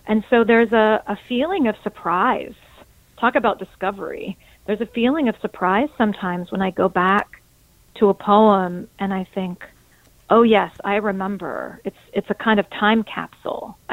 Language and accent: English; United States; what was happening in my country as an American, but also as a mother